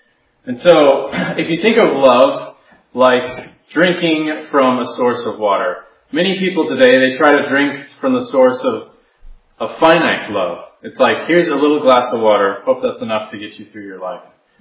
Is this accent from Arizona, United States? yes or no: yes; Arizona, United States; I come all the way from America, the United States. I come from the desert, which is looks kind of like this in Arizona.